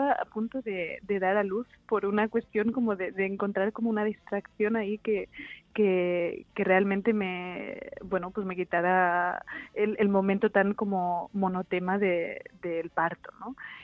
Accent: Les Planes d'Hostoles, Catalonia, Spain; mi pueblo, donde me crié, que no es Alcaraz, es un pueblo que se llama Las Planas d'Hostoles, que está en la zona de Girona, en Cataluña, y está más como en la montaña.

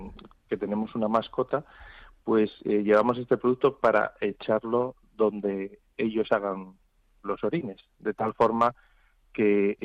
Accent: Asturias, Spain; also born or lived in Madrid; Yo soy asturiano, entonces, aunque viví 3 años en Madrid

